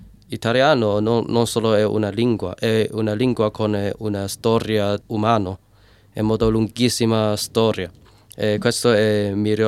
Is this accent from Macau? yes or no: yes; Macao, Macau; Italian is a second language; io sono cresciuto in Macao, ma non sono nato in Macao, in Cina, ma molto vicino a città.